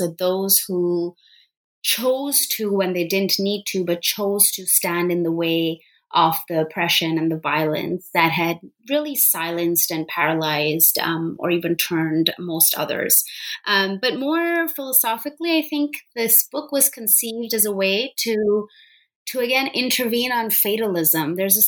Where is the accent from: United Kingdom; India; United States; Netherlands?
India; Punjab; I grew up in Punjab as a young girl, as a young woman, and as a young Sikh girl. And this was in Punjab in the 80s and 90s. And we're talking about Punjab on the Indian side.